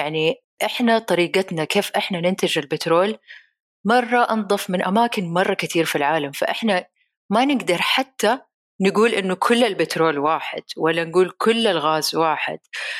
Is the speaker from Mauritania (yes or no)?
no; Saudi Arabia; إحنا عندنا في السعودية دائما أفكر نفسي